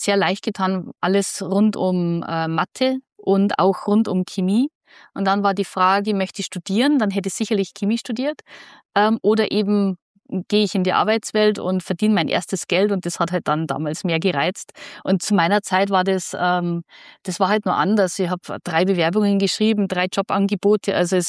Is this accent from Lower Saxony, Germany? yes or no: no; Bavaria, Germany; ich bin tatsächlich in einem kleinen, schnuckligen Dorf aufgewachsen in Bayern, auch in direkt in der Nähe vom Chiemsee und mehr oder weniger in den Bergen.